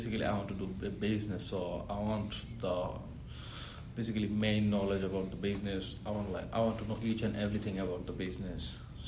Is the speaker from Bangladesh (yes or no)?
yes; Bangladesh; English is a second language; I'm from Bangladesh. I'm an international student in here. I'm doing my ESL.